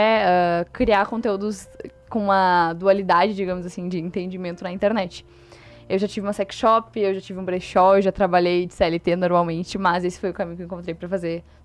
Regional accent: Porto Alegre, Rio Grande do Sul, Brazil; obviamente, tenho 20 anos, sou de Porto Alegre mesmo, morei lá minha vida toda. Meu sonho era morar em São Paulo, desde que eu me conheço por gente, mas descobri que não é mais.

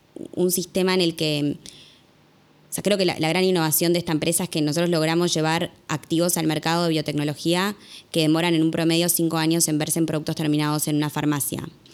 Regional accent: Uruguay; pero yo soy uruguaya y creo que Uruguay, si bien tiene como la contra de decir es un mercado muy chico

